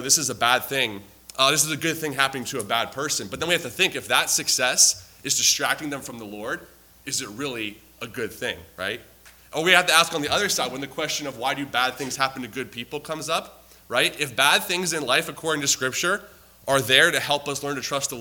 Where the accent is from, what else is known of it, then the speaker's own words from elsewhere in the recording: Tampa, Florida, United States; now in Detroit, United States; I'm from Detroit right now, I live in Detroit now, but I grew up in Tampa Bay. And my favorite team growing up was the Tampa Bay Buccaneers.